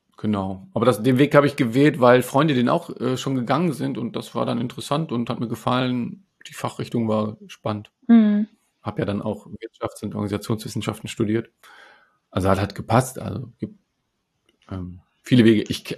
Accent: Germany; born there; Und ich bin ja dann hier in Deutschland geboren

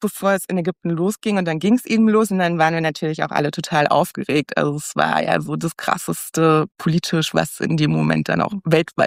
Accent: Leipzig, Saxony, Germany; Also ich komme ursprünglich aus Leipzig

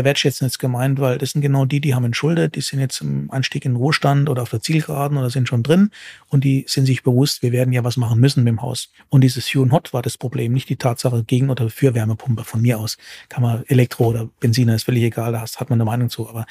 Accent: Southern Germany, Germany; als Süddeutscher

